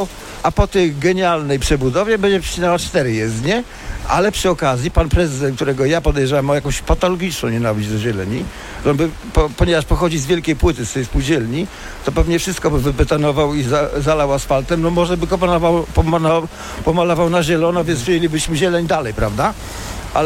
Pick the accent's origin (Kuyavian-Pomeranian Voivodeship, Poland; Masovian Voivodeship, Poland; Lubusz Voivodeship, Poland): Kuyavian-Pomeranian Voivodeship, Poland; Toruń; bo jestem rodowitym Torunianinem z osiągnięciami